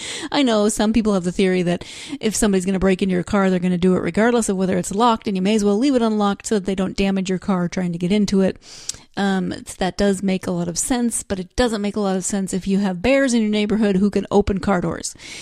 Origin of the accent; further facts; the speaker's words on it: Montana, United States; You're probably tired of me hearing it, that I grew up in Montana.